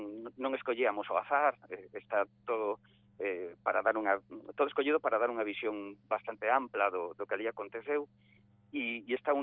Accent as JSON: {"language": "Galician", "town": "Vigo", "region": "Galicia", "country": "Spain", "tie": "born or raised there", "said": "porque realmente eu criei-me en Vigo e estou canso de ver todos os días aí a San Simón, e cando fixemos este libro descubrín historias que non sabía. Teño 42 anos"}